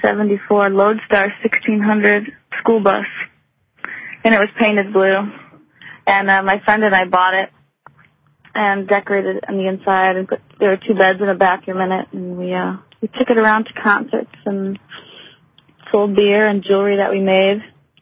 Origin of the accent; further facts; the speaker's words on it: Michigan, United States; Yeah, I grew up in Michigan, in the west coast of Michigan. And, you know, sort of a medium-sized town and a medium-sized house.